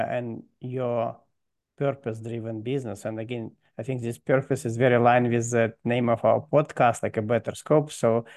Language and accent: English; Russia; English is a second language; now in Australia; we are half Ukrainian, half Romanian, but we came from Russia.